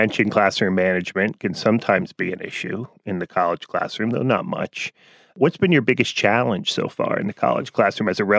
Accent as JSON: {"language": "English", "region": "New Jersey", "country": "United States", "tie": "born or raised there", "said": "Thank you, Kate Logan, our first patron from my home state of New Jersey."}